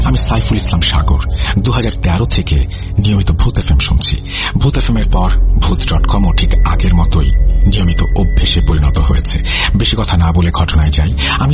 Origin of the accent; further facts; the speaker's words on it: Brahmanbaria, Chittagong Division, Bangladesh; আমার গ্রামের বাড়ি ব্রাহ্মণবাড়িয়া জেলার বিশ্বরোড নামক একটি এলাকায়।